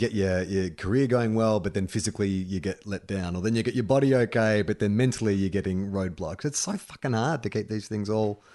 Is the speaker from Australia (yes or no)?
yes; Sydney, New South Wales, Australia; I'm from Sydney, and in kindy, they thought it would be a good idea to take us inner city kids to a wildlife park.